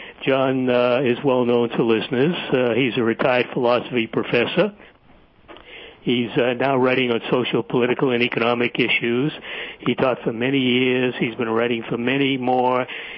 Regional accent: Boston, Massachusetts, United States; I grew up in Boston. I remember a shaman in Boston.

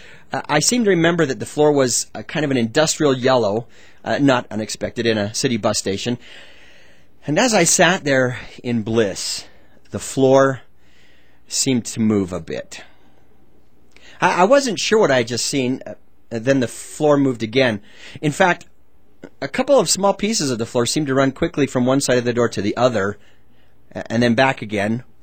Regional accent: Utah, United States; Now, to understand the next part of this story, you need to know that I grew up in Utah. It's a desert state

